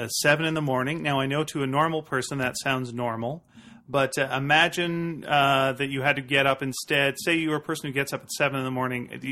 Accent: Canada; I'm Canadian. I apologize at least three times a day.

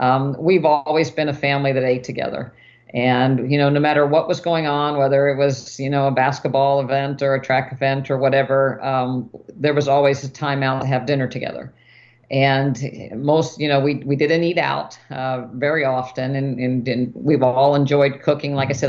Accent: West Virginia, United States; And of course, you know, we, again, growing up in West Virginia, it was lard and whole milk in this recipe.

